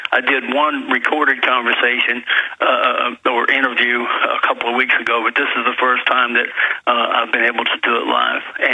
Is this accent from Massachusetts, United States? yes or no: no; Oklahoma, United States; I'm from Oklahoma. I was born and raised there.